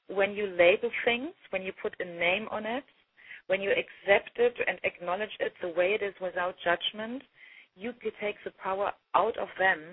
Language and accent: English; Germany; I'm from Germany, as you know.